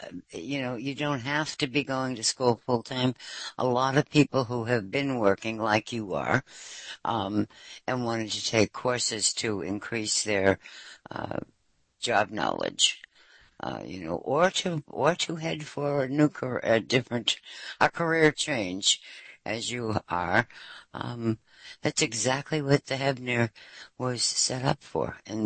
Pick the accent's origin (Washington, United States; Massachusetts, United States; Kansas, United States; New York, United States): Massachusetts, United States; Boston; I'm from Boston, and you don't sound like you're close to us.